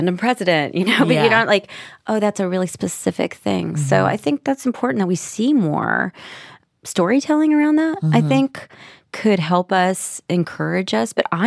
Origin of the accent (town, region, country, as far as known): Nashville, Tennessee, United States